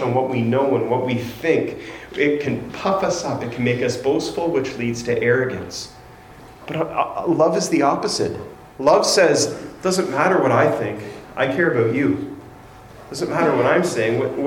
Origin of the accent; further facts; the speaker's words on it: Canada; I wait patiently, kindly, timidly, because I'm Canadian.